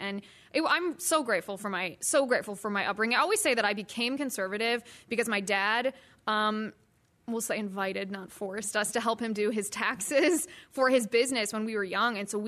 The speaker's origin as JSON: {"language": "English", "town": "Cincinnati", "region": "Ohio", "country": "United States", "tie": "born or raised there", "said": "I grew up in Ohio, in Cincinnati, Ohio, the heart of the Midwest."}